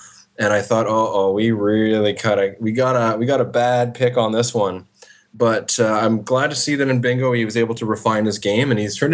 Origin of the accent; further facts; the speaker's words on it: Ottawa, Ontario, Canada; Well, I grew up in Ottawa